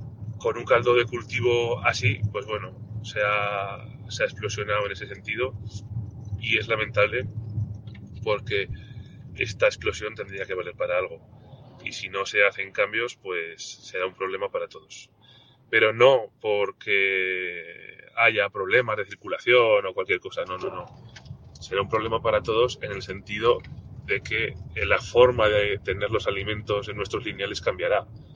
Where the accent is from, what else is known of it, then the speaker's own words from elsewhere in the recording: Aragon, Spain; Los que somos de Aragón, en el Ebro lo vemos, lamentablemente, demasiadas veces.